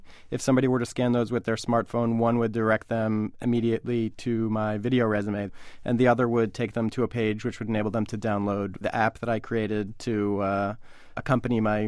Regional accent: Rhode Island, United States; I'm therefore more partial to a beer that's brewed in my home state.

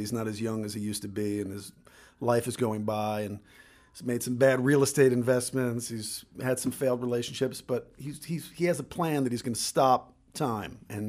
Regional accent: United States; As an American missing Thanksgiving in New York, I was excited to go.

